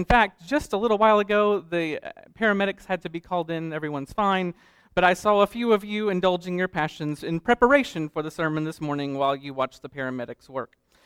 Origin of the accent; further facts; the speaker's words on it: Colorado, United States; I am from Colorado, so caffeine may be acceptable everywhere, marijuana only in a few places in America.